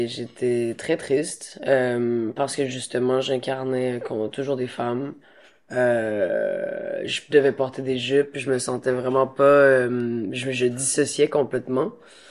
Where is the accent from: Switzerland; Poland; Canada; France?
Canada; Montreal, Quebec; moi, je viens de Montréal, qui est une ville extrêmement ouverte d'esprit.